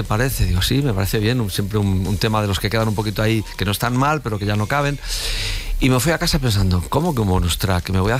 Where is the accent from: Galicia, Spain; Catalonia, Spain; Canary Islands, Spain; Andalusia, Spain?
Catalonia, Spain; Barcelona; Sí, somos de Barcelona los dos y nos conocemos